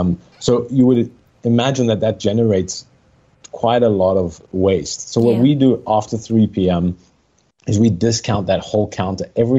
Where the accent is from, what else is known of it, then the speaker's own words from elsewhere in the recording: South Africa; I'm actually from South Africa.